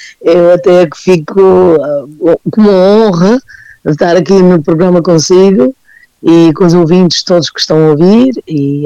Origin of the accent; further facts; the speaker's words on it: Azores, Portugal; aqui nos Açores, especialmente eu sou da Terceira